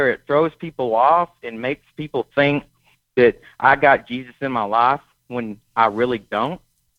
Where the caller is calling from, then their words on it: Waco, Texas, United States; I'm calling from Waco.